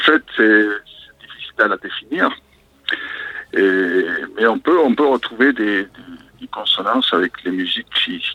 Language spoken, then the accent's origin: French; Argentina; moved away as an adult; now in Nantes, France; Il y a 34 ans exactement, j'arrivais d'Argentine